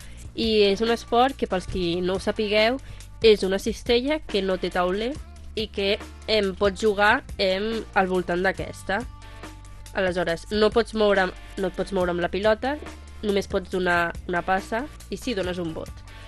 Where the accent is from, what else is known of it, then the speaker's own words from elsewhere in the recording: Barcelona, Catalonia, Spain; Jo soc del barri d'Horta, Barcelona